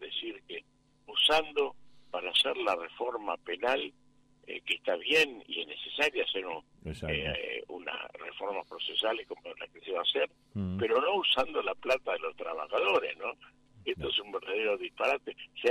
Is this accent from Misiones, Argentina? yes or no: yes; Misiones, Argentina; yo vengo de Misiones